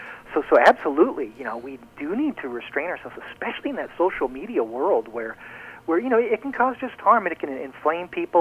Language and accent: English; Springfield, Illinois, United States; And then one of my favorites, Abraham Lincoln, my hometown guy here in Springfield, Illinois